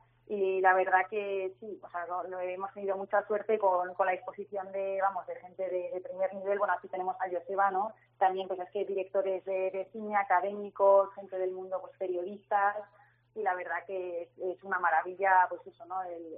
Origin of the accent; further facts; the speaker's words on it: Navarre, Spain; pues somos navarros, vascos, pero pues somos personas que al final cada uno tenemos nuestro trabajo y nuestra vida.